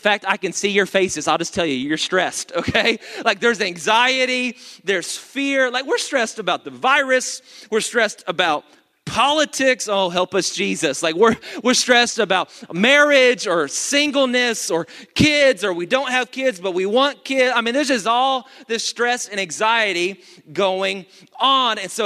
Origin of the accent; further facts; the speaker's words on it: Dallas, Texas, United States; But it's great to us because we're not from Houston. Like, I know to you it's mud water, and that's reality. But for us, we didn't have that mud water back in Dallas, okay?